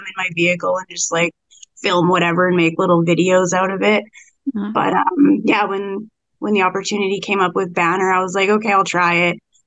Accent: Kelowna, British Columbia, Canada; I was born and raised in Kelowna, BC.

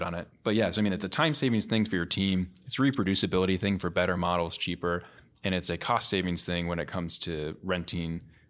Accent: Des Moines, Iowa, United States; I grew up in Des Moines, went to Dowling and Central concurrently. I went to school at George Washington University in D.C. And now I split time between Des Moines and D.C.

